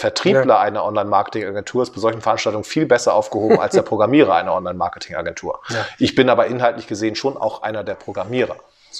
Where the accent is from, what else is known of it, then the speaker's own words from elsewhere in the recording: Hamburg, Germany; Dass sie das kann man als Hamburger nur gut finden.